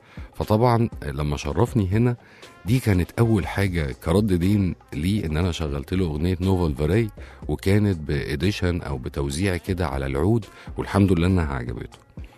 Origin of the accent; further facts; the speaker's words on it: Egypt; حاجة كده زي كينج عندنا في مصر